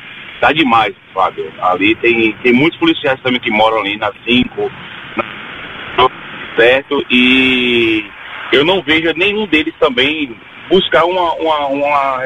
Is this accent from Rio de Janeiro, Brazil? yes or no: no; Salvador, Bahia, Brazil; Eu sou nascido e criado em Cajazeiras 5